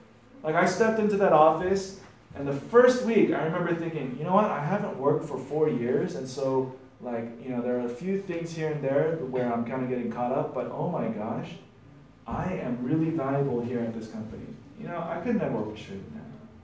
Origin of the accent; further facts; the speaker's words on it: United States; just because I speak English, just because I'm an American, I was treated like so well.